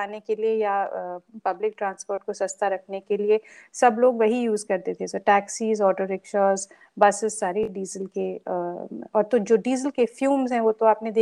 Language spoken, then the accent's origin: Hindi; Delhi, India; also born or lived in Mumbai / Meerut; क्योंकि मैं दिल्ली में ही पैदा पली बड़ी हुई, ज्यादातर मेरे फादर गवर्नमेंट में थे, तो दिल्ली बॉम्बे मेरठ और ज्यादातर इन्हीं सिटीज में हम बड़े हुए।